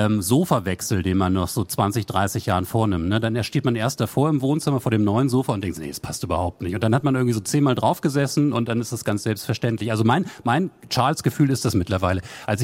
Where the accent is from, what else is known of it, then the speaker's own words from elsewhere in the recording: Vienna, Austria; Als Wienerin braucht man auf jeden Fall auch einen Kaffee regelmäßig.